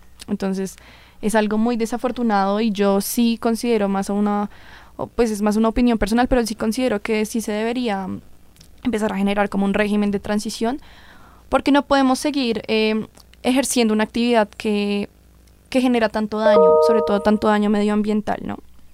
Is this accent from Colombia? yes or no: yes; Colombia; e incluso nosotros mismos como colombianos